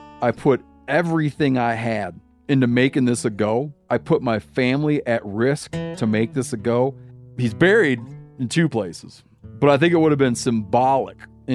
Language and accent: English; Michigan, United States; now in Montana, United States; I grew up in Michigan and wound up in Montana.